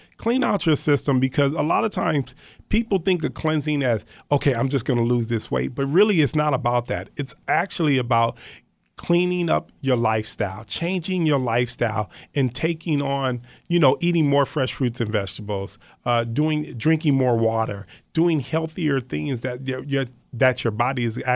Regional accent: Los Angeles, California, United States; I'm from South Central. You know what I mean? I lived in a one-bedroom apartment with four kids and my mother.

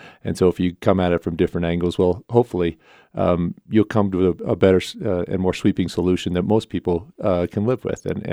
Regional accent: Pinedale, Wyoming, United States; born or raised there

